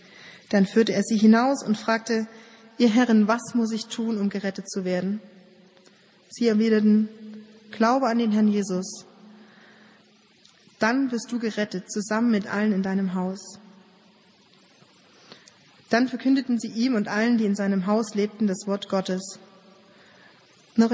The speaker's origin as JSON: {"language": "German", "region": "Saxony", "country": "Germany", "said": "Ich stamme aus dem Erzgebirge. Bei uns gibt's hin und wieder mal so kleinere Beben."}